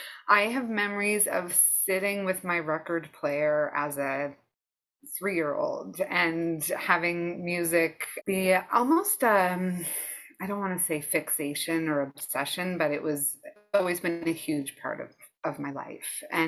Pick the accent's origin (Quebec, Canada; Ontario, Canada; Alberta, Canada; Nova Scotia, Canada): Nova Scotia, Canada; Halifax; And then growing up in the Halifax school system, we had so much access.